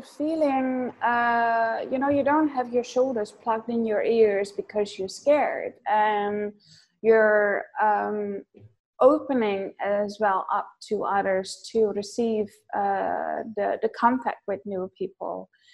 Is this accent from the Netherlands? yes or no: yes; Netherlands; English is a second language; also born or lived in Amsterdam; I'm born just outside of Amsterdam, and because of my dad's job, we moved to the eastern border quite in stages, but at the end, when I was about 8, we lived on the eastern border, so on the German side. I do speak some German